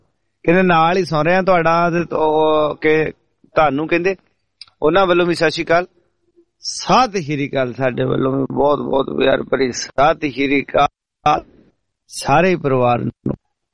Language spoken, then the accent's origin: Punjabi; Punjab, India; ਓਦਾਂ ਮੈਂ ਮਾਝੇ ਵਾਲਾ ਜੀ, ਹਾਂ ਕੰਮ ਦੁਆਬੇ ਚ ਤੇ ਰਹਿਣ ਵਾਲੇ ਮਾਝੇ ਦੇ